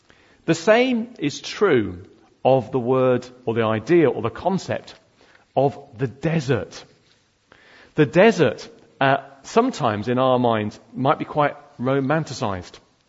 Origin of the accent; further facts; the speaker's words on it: United Kingdom; as British people, we tend not to talk about it.